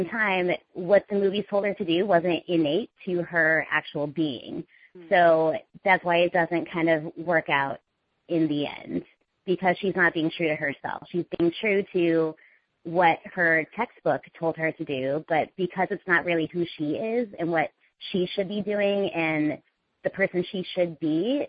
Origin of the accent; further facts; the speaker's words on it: Indiana, United States; Well, as an Indian woman growing up, what was interesting is that I grew up in Indiana where all my friends were white.